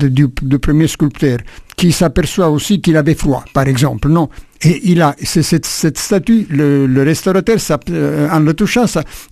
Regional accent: Italy; parce que la nature, chez nous, en Italie, c'est le sexe.

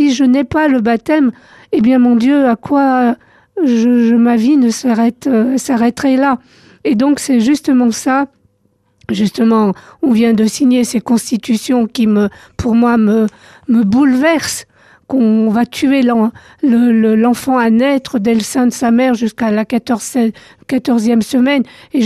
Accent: France; Je suis arrivée en France, j'avais deux, trois mois. Donc j'ai grandi en France.

